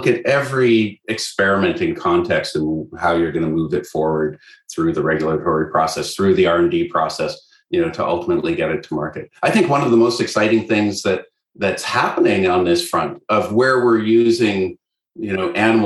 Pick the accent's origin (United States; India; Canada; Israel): Canada; I'm Canadian.